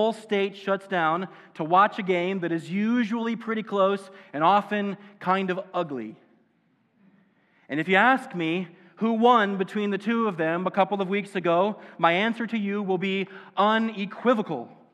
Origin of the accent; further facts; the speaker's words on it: Iowa, United States; And in my home state, a state which has no professional sports teams nearby